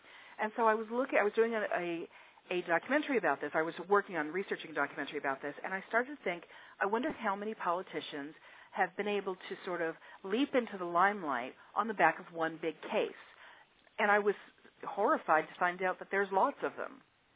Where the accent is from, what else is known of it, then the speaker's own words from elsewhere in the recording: New York, United States; Where I'm from New York, but I'm not in New York right now.